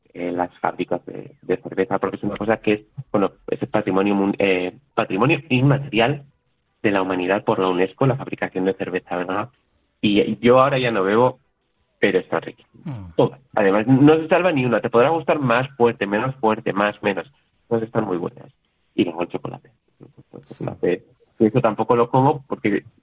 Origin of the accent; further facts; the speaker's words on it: Villava, Navarre, Spain; now in Antwerp, Belgium; digo, yo de Villava